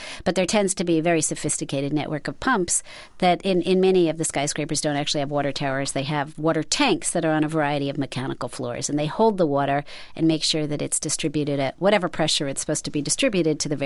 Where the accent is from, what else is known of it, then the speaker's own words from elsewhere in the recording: New York, United States; I'm a New Yorker, and I see these things going up all around me